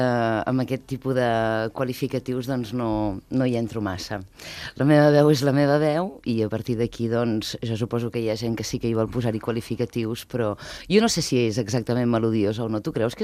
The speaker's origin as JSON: {"language": "Catalan", "region": "Catalonia", "country": "Spain", "said": "jo sóc de terra endins, sóc de la Catalunya endins"}